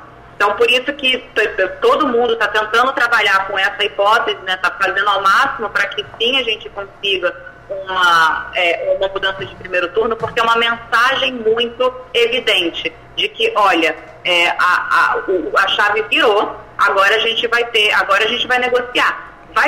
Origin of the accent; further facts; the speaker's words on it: Rio de Janeiro, Brazil; now in São Paulo, Brazil; eu estou em São Paulo agora, mas eu venho do Rio